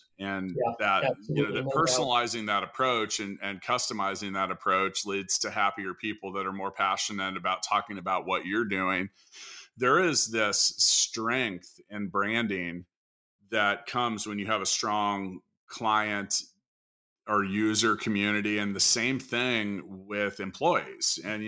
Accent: Kansas City, Missouri, United States; and I don't run into this in my hometown of Kansas City, because it doesn't take me 2 hours to get to work.

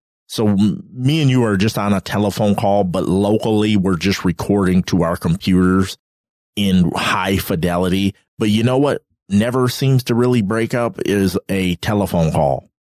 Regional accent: Flint, Michigan, United States; That crowd wanted to kill me because I'm from Flint and this was Detroit

